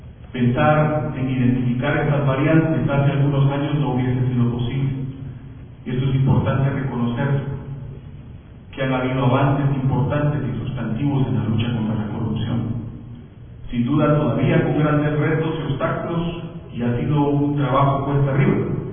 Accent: Guatemala; Como guatemaltecos y guatemaltecas hemos sido testigos de esa debilidad normativa

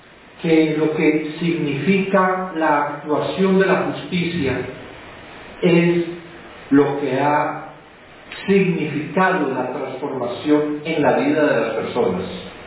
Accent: Medellín, Antioquia, Colombia; en Medellín, que es la ciudad de donde soy oriundo

